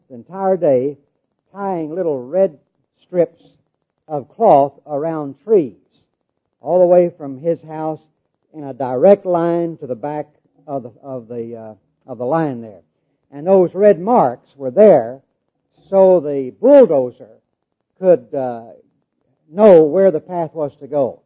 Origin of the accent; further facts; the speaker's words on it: Arkansas, United States; I grew up in Arkansas